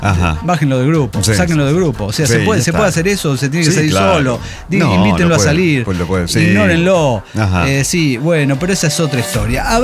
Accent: La Pampa, Argentina; Menos mal que soy de Morón y soy de La Pampa

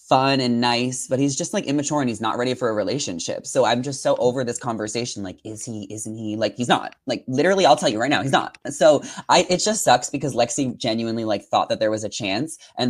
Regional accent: New York, United States; Summer House I did a few years before, because I'm from Long Island.

